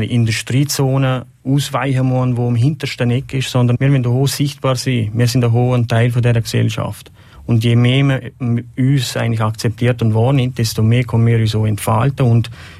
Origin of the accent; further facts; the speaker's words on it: Liechtenstein; die unseren Ansprüchen auch als Liechtensteiner Bürger entsprechen täten